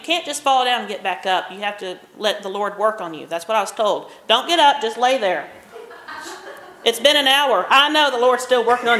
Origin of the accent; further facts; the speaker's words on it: Oklahoma, United States; I don't speak very good English, okay? I'm from Oklahoma. Give me a break.